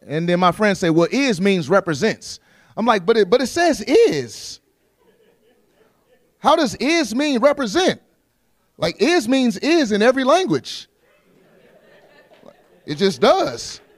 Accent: St. Louis, Missouri, United States; It's called the Extra Nos Fest in St. Louis, my hometown.

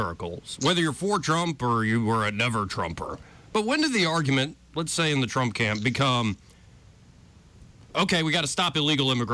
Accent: United States; I know Americans. I am an American.

